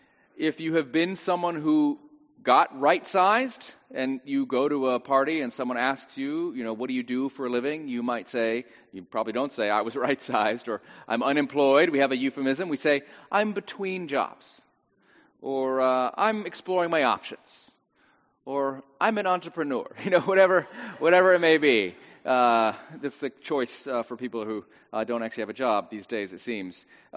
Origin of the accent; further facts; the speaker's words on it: North Carolina, United States; I'm from North Carolina, and when NASCAR driver Dale Earnhardt died, people said, well, he's at the great racetrack in the sky